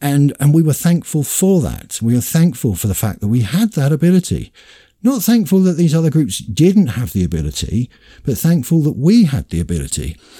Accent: United Kingdom; but of course I would say that because I'm British

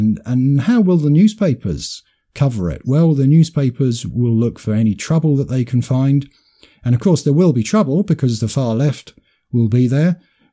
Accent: United Kingdom; Why is it always these drunken louts that are talking about the matters that we are concerned about as Indigenous British people?

